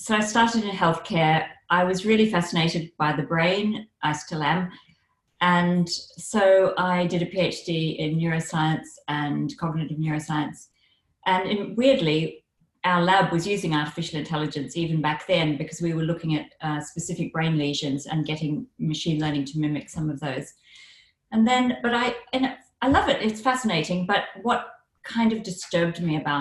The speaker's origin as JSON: {"language": "English", "region": "Tokyo", "country": "Japan", "tie": "born or raised there", "also_born_or_lived": "Papua New Guinea", "said": "I'm from Papua New Guinea originally, but I grew up in Tokyo. And so I speak Japanese."}